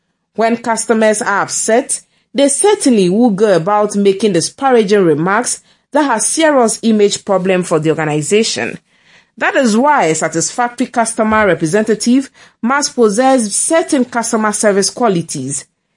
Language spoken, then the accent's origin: English; Ghana; Are they thinking that I'm not Ghanaian, and so the Ghan language is alien to me?